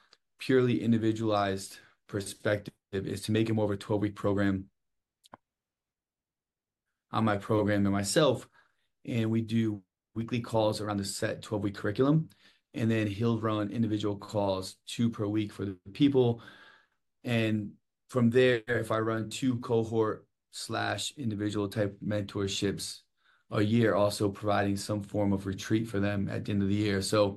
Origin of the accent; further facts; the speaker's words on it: Milford, Connecticut, United States; I'm from Milford, Connecticut.